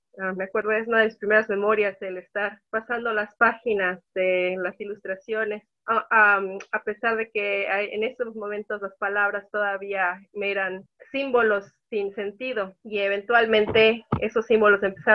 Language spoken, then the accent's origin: Spanish; Mexico; now in Brisbane, Australia; estudié comunicación, aunque la estudié acá en Brisbane ya. Originalmente soy de México, entonces acá me tocó aprender inglés